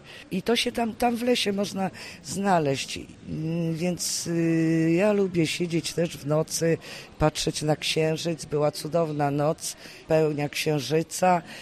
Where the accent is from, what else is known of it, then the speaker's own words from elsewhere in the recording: Zamość, Lublin Voivodeship, Poland; ja jestem z Zamościa i kocham Roztocze nasze. Ja miałam dziadków na Roztoczu, w Sójscu, to jest taka turystyczna, bardzo fajna miejscowość.